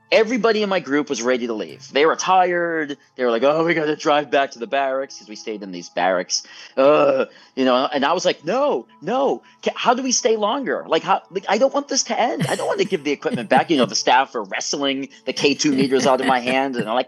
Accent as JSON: {"language": "English", "town": "Salem", "region": "Massachusetts", "country": "United States", "tie": "born or raised there"}